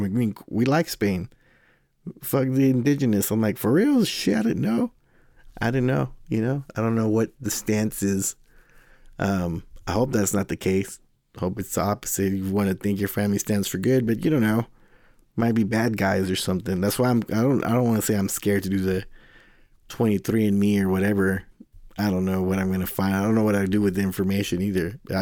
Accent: Pasadena, Texas, United States; You know, I was raised in Pasadena, Texas, like KKK headquarters was there.

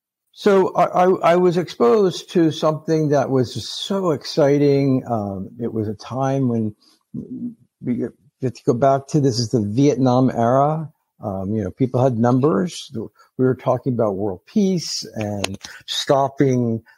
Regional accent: St. Petersburg, Florida, United States; I'm from St. Petersburg, Florida. The population's a little bit older.

